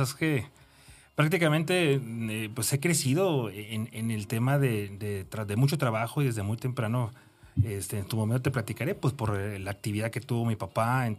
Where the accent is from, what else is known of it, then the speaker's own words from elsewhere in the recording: Mexico City, Mexico; born there; Yo nací en la Ciudad de México. Okay. Yo nací un 1 de octubre de 1981, o sea, tengo 42 años.